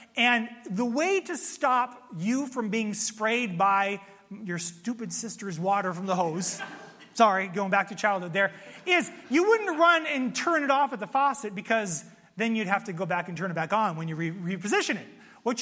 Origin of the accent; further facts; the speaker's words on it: Spokane, Washington, United States; And so I remember when I was growing up in Spokane, Washington, we spent time outside in the summertime as opposed to Phoenix.